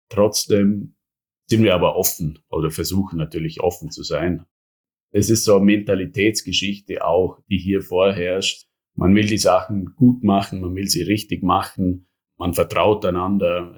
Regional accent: Bezau, Vorarlberg, Austria; also born or lived in Vienna; sind dann wieder zurückgekommen. Also ich zum Beispiel bin wirklich direkt in Bezau aufgewachsen

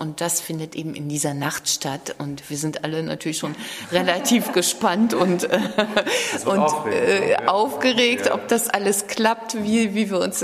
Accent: Cologne, North Rhine-Westphalia, Germany; Ich komme ja auch aus Köln

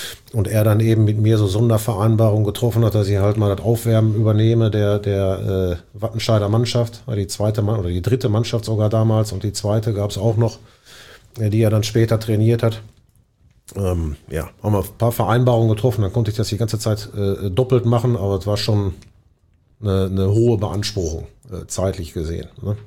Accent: Bochum, North Rhine-Westphalia, Germany; habe meine ganze Kindheit, meine fußballerische Kindheit bei Phoenix Bochum begonnen, bin hier zur Schule gegangen, habe hier studiert

